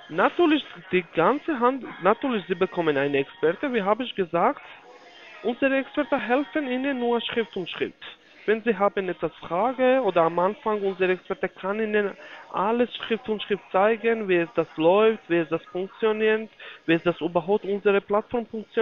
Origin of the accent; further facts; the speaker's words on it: Poland; German is a second language; Nee, ist falsch. Ich komme aus Polen.